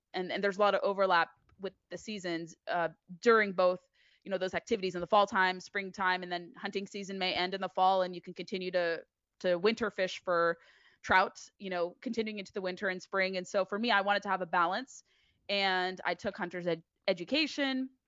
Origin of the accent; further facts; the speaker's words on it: California, United States; I grew up in Southern California, largely fishing.